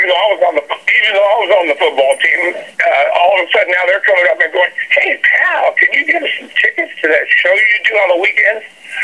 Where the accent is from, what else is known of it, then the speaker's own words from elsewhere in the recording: Tampa, Florida, United States; when I grew up in Tampa, at about age 14, my dad handed me a guitar.